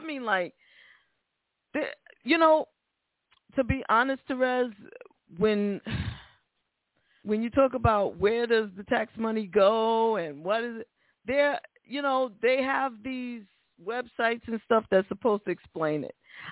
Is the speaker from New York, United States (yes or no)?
yes; Bronx, New York, United States; I'm from the Bronx, so I can only speak for what I know